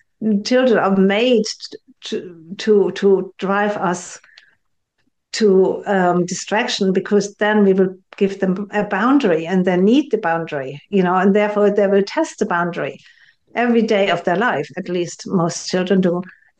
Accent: Germany; now in United Kingdom; I live in the UK, I think the UK is a particularly compassionate country, you know, compared to my home country, which is Germany

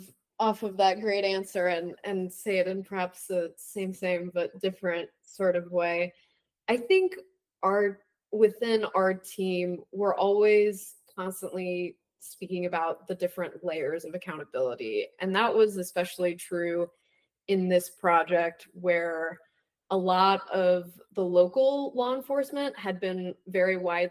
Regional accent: Kansas City, Missouri, United States; And I'm also from Kansas City

